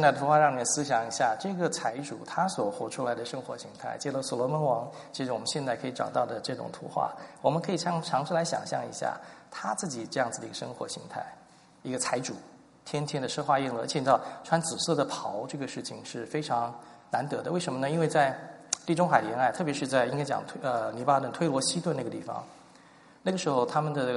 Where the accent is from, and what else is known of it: Taiwan